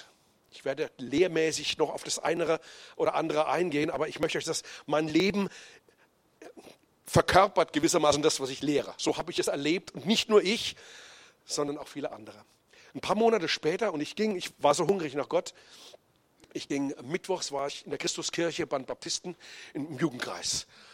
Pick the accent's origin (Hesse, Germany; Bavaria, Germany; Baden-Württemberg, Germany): Hesse, Germany; Bensheim; ich komme also hier aus der Gegend eigentlich. Ich bin Bensheim Schwanheim aufgewachsen, ging in der Geschwister-Scholl-Schule zur Schule und bin dann auch hier zum Glauben gekommen. Ich komme also aus nicht kirchlichem, christlichen Familienumfeld.